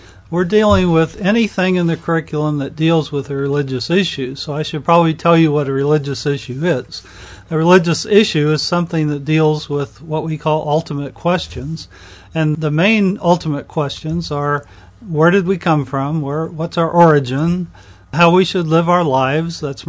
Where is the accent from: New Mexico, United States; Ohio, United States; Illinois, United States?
Ohio, United States; We have two in Kansas, and I'm from Ohio.